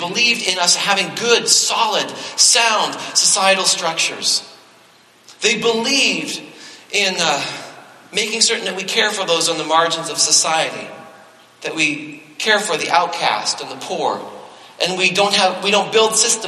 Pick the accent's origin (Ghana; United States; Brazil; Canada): Canada; Now, I was born and raised in Canada.